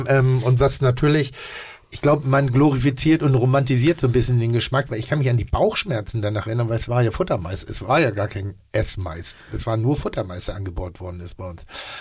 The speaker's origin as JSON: {"language": "German", "town": "Ellerbek", "region": "Schleswig-Holstein", "country": "Germany", "tie": "born or raised there", "also_born_or_lived": "Egenbüttel", "said": "Ich bin ja auch auf dem Land groß geworden, Ellerbeek, Egenbüttel."}